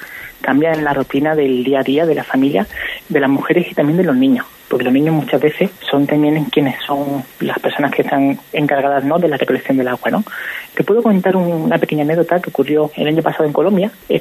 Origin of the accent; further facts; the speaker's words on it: Málaga, Andalusia, Spain; Yo soy malagueño y no se siente igual.